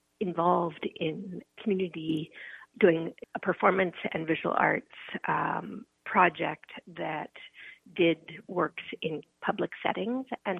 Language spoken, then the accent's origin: English; Oakland, California, United States; And I grew up in Oakland.